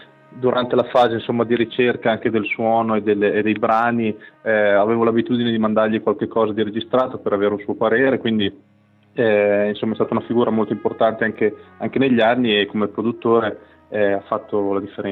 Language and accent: Italian; Castelnuovo nei Monti, Emilia-Romagna, Italy; suonare tromba all'età di 8 anni nel mio paese, che è Castelnuovo nei Monti, che è in provincia di Reggio Emilia, sull'Appennino Tosco Emiliano